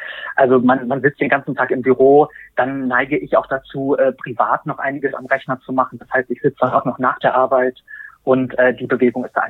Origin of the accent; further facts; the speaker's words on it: Berlin, Germany; ich bin 43 Jahre alt, bin aus Berlin.